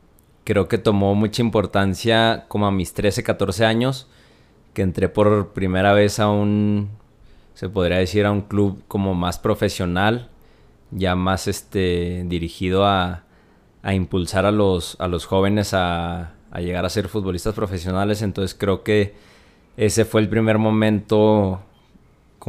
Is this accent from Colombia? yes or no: no; Chihuahua, Mexico; Bueno, pues mi infancia en Chihuahua la recuerdo mucho en las calles.